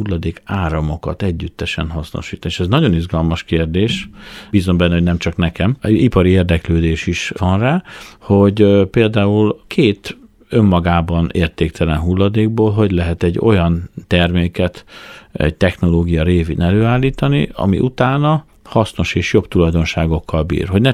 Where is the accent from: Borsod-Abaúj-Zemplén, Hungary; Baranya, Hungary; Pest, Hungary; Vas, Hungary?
Borsod-Abaúj-Zemplén, Hungary; Miskolc; akkor hát miskolciként, vagy borsodiként, hogy is fogalmazok itt, ebben a régióban ez a sorsod, borsod